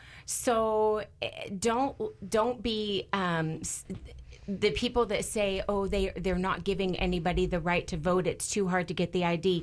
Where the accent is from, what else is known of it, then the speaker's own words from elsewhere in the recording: Texas, United States; because I came from Texas and their voting system is a little bit different than here